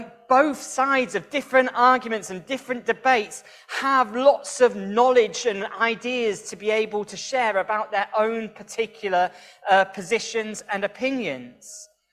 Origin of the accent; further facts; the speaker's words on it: Leeds, Yorkshire and the Humber, United Kingdom; A little bit about me. I'm from Leeds